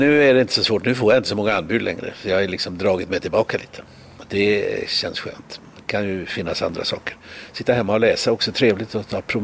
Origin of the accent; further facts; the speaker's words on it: Borås, Västra Götaland County, Sweden; Borås är min hemstad